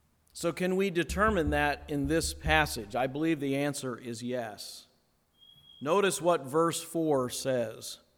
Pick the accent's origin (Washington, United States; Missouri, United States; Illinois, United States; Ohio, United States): Ohio, United States; Akron; Actually, I grew up in Akron, Ohio